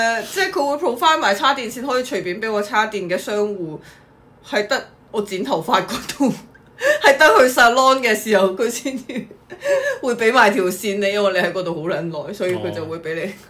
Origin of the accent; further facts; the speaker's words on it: Hong Kong; 鬼知邊間係大型連鎖啊！我作為香港人，